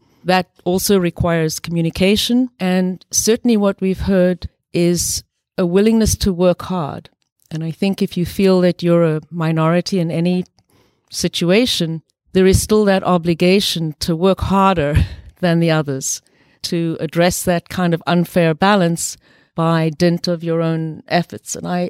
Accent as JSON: {"language": "English", "country": "South Africa", "tie": "born or raised there", "said": "I'm female. I grew up partly in South Africa during the very evil system of apartheid with legalized racial discrimination."}